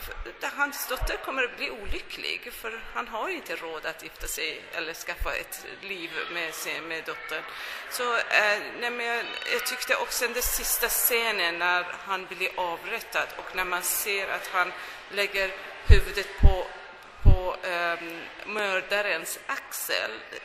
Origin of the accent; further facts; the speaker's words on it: Iran; Vi som är iranier förstår, eftersom vi har alltid varit förtryckta.